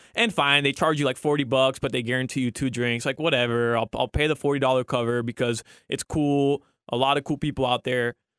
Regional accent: Miami, Florida, United States; And we're from Miami, so don't text me with any Fort Lauderdale nonsense, okay?

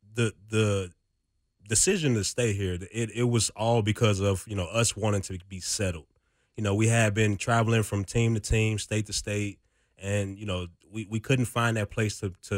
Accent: Chicago, Illinois, United States; I grew up in Chicago, went to school in Fargo, North Dakota.

